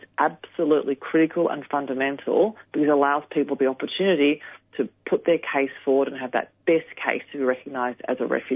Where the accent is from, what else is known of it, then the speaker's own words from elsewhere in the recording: Australia; born there; I was born in Australia. I have Australian citizenship.